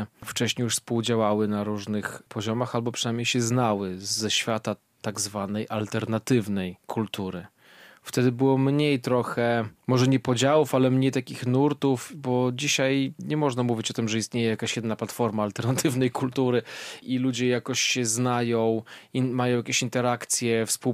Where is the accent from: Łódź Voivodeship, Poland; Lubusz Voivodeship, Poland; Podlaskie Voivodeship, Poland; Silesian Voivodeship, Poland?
Podlaskie Voivodeship, Poland; Białystok; jesteśmy stąd, jesteśmy z tym związani